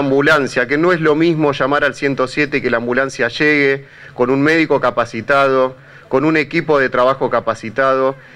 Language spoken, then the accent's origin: Spanish; Argentina; como somos los argentinos, que somos solidarios